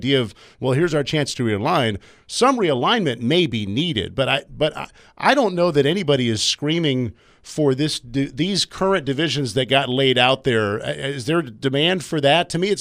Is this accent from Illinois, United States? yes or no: yes; Illinois, United States; because I grew up in Illinois